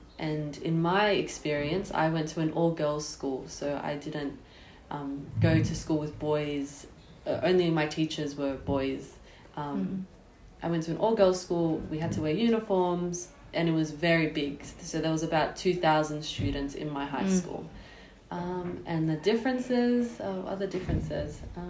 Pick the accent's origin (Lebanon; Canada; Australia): Australia; Sydney, New South Wales; now in Spain; I'm from Sydney, Australia. I'm here at Plaza Marcel as an auxiliar de conversación.